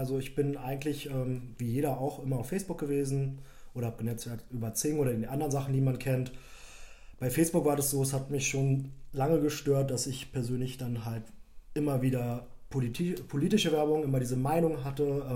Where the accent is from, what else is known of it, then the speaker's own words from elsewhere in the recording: Berlin, Germany; Ich bin gebürtiger Berliner, mein Freund. Cool. Bin nicht zugezogen, habe hier quasi meinen einzigen Sitz.